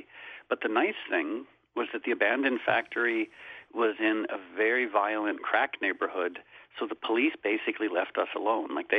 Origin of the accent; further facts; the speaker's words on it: New England, United States; maybe it's a legacy of growing up in New England, but I've always been really good at beating myself up.